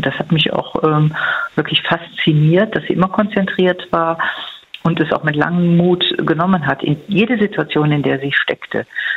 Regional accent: Rhineland, Germany; Gut, als Rheinländerin kann ich sagen

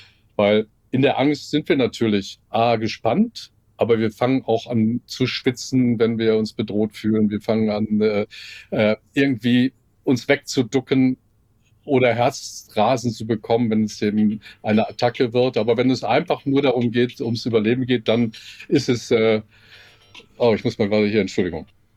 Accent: Bochum, North Rhine-Westphalia, Germany; Ja, ich komme aus Bochum und ich lebe hier in Bochum

